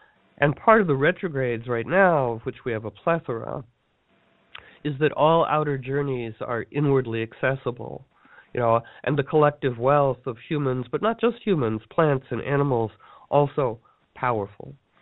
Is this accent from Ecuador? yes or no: yes; Ecuador; We're from Ecuador.